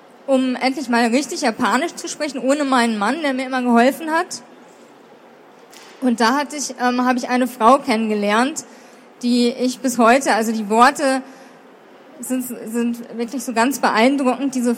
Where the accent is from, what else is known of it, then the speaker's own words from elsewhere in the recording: Germany; ich bin Deutsche, kann auch ein bisschen Englisch.